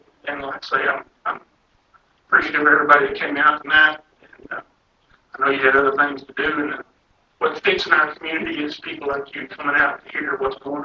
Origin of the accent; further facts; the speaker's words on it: Texas, United States; But I was born and raised in Ellis County. I'm third generation. Education was, I spent a little time in Palmer, Ferris, Lancaster, Finch, Meadow